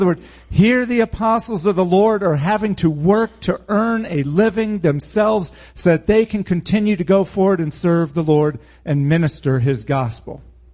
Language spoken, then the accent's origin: English; United States; I grew up in America, in which most people went to church or considered themselves Christians